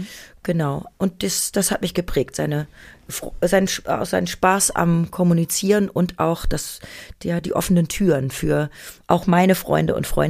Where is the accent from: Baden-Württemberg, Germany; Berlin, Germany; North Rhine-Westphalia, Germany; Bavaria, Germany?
North Rhine-Westphalia, Germany; Münster; born there; Das war in Münster. Mhm. Also ich bin ja auch in Münster geboren und da haben sich meine Eltern noch kennengelernt.